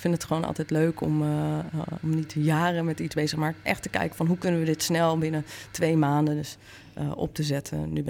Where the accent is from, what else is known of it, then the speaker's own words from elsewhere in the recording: Amsterdam, North Holland, Netherlands; ik ben Amsterdammer, dus ik leef sowieso in een bubbel.